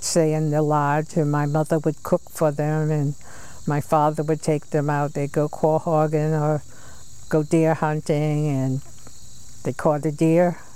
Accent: Westerly, Rhode Island, United States; also born or lived in Old Lyme, Connecticut, United States; born in Old Lyme, Connecticut, and raised in Westerly.

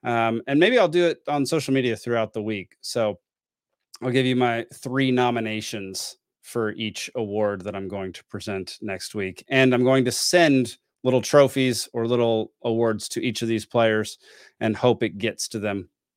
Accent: Texas, United States; I'm from Texas.

